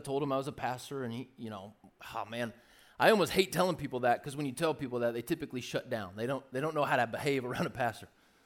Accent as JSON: {"language": "English", "region": "Southern United States", "country": "United States", "tie": "born or raised there", "said": "do I believe in Jesus just because I grew up in the South or because I actually believe in Jesus?"}